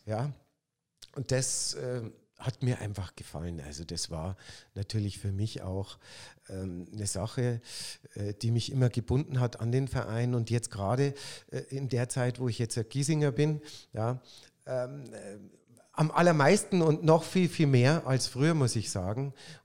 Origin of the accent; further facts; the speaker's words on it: Munich, Bavaria, Germany; Ich bin ja quasi als Münchner, bin ich ja da hineingewachsen, sozusagen.